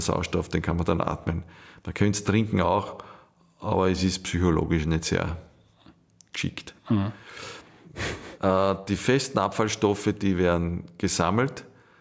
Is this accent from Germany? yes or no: no; Austria